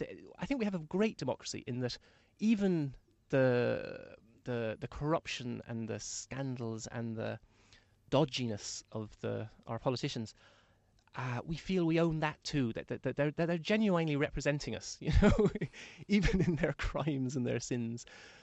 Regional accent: Munster, Ireland; I grew up in Tipperary

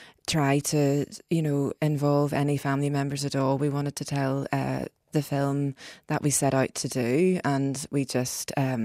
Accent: Ireland; It was very demoralising to us as young Irish women to witness this happen.

